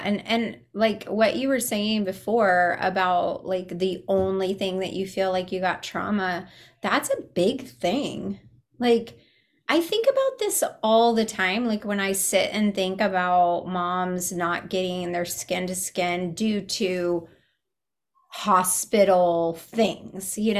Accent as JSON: {"language": "English", "region": "West Coast", "country": "United States", "lives_now": "East Coast, United States", "said": "But I came from the West Coast, really. Even though I live in the East Coast, I've done most of my career in the West Coast."}